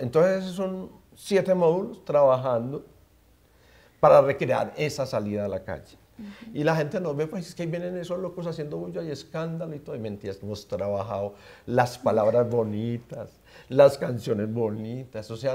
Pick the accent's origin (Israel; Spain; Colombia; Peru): Colombia; Antioquia; Yo nací en el Bosque de la Independencia y viví hasta los 12 años ahí.